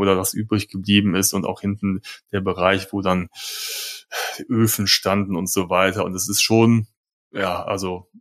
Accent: Cologne, North Rhine-Westphalia, Germany; wir kommen ja aus Köln

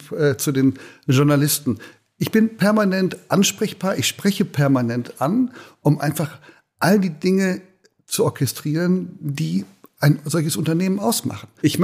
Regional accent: Bad Honnef, North Rhine-Westphalia, Germany; born there; Ich bin in Bad Honnef geboren, also am Rhein. Wer Bad Honnef vielleicht nicht kennt, das ist der Wohnort von, also Rhöndorf eher, von Konrad Adenauer gewesen. Aber Rhöndorf liegt genau vor Bad Honnef. Das ist am Siebengebirge.

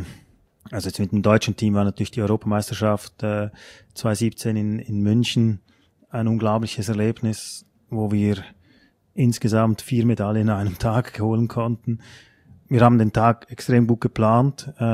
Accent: Switzerland; bei uns in der Schweiz ist es so, wenn man eine gewisse Position als Trainer hat

